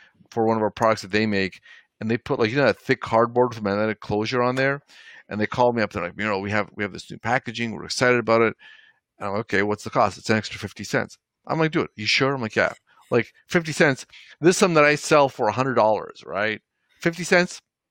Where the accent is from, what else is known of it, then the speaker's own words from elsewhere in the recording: Toronto, Ontario, Canada; I grew up in Toronto, Canada. So I grew up with a lot of Pakistani friends